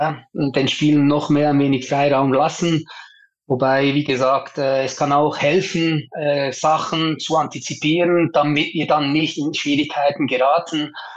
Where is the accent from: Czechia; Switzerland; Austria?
Switzerland; Schaffhausen; Das war das letzte Spiel bei uns zu Hause in Schaffhausen